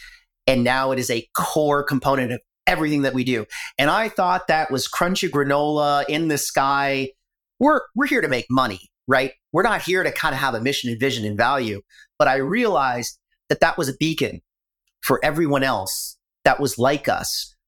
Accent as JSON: {"language": "English", "country": "Canada", "said": "I'm not American, I'm Canadian"}